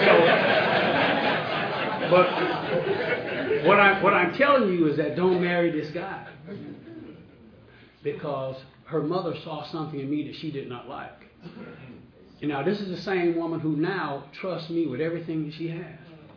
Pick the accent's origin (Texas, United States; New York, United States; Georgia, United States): Georgia, United States; Atlanta; I'm just a drunk and a crackhead from the west side of Atlanta. And I grew up in the Adamsville area. And I did a lot over on that side of town.